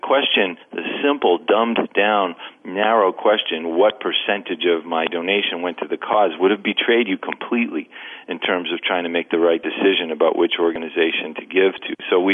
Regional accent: New England, United States; because I grew up in New England

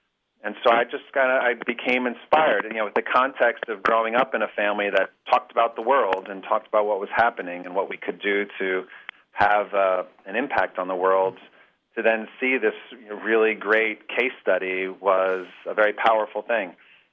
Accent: New Jersey, United States; growing up in New Jersey, we had these horrific water pollution challenges, both with Barnegat Bay, where I lived, but particularly the ocean.

